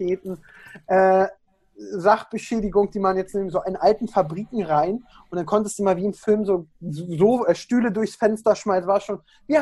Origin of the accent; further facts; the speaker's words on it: Berlin, Germany; accent: Berlin; ich komme aus Berlin. Ich bin Berliner Junge. Ich kann da auch ganz schnell abschweifen von Sprachgebrauch und ein bisschen mehr Berliner. Habe ich mir aber auch ein bisschen abgewöhnt.